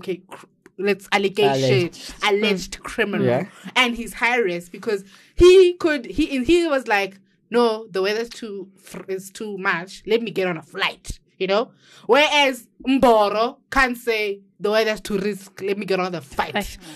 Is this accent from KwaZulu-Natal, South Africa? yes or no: no; Soweto, Gauteng, South Africa; When I'm from Soweto, you can escape to where.